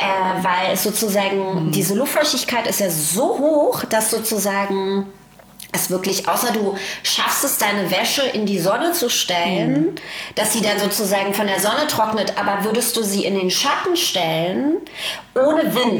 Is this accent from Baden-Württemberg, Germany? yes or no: no; Berlin, Germany; weil Berlin ja meine Heimat ist. Ich bin hier geboren.